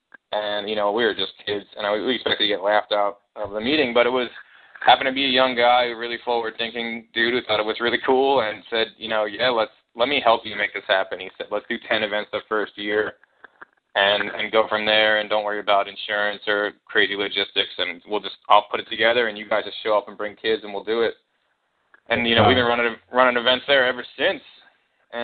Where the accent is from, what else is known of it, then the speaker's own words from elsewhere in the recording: Doylestown, Pennsylvania, United States; I'm from Doylestown, Pennsylvania, and I was, you know, going to school in Philly and stuff